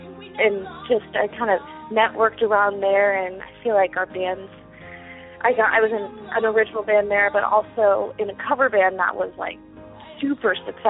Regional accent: California, United States; Like, I'm from the Bay Area, but I went to college.

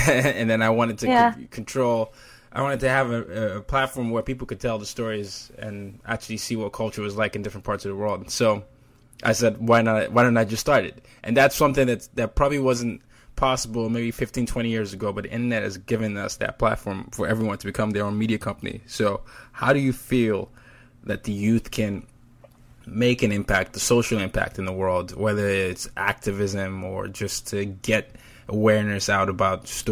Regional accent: Nigeria; Well, I'm from Nigeria

